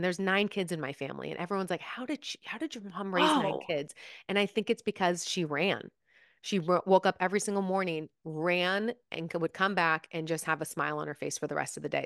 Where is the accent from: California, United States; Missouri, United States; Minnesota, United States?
California, United States; Carlsbad; also born or lived in San Diego; I was born in San Diego, grew up in a little beach town, Carlsbad, Encinitas area. It was growing up like this little sleepy surf town.